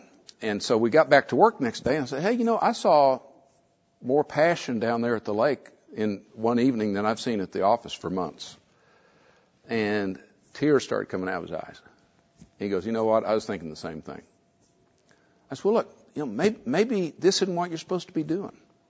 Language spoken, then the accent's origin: English; Oklahoma City, Oklahoma, United States; This is my wife, Dana. We're from Oklahoma City.